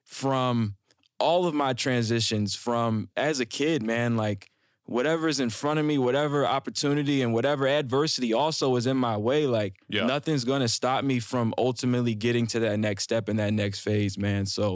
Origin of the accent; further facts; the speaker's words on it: Lynchburg, Virginia, United States; moved away as an adult; now in Indianapolis, United States; Born and raised in Lynchburg, Virginia. Shout out to the 434.